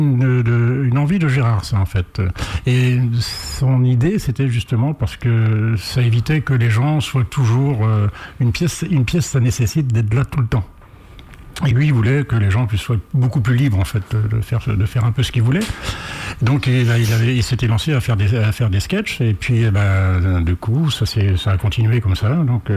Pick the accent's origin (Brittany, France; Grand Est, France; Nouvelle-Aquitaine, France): Brittany, France; Oui, je suis. Je suis breton.